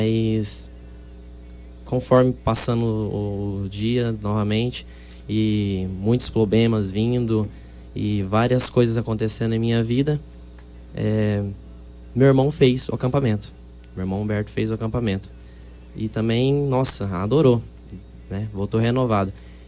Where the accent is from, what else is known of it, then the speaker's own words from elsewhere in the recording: Douradina, Mato Grosso do Sul, Brazil; Sou de Douradina.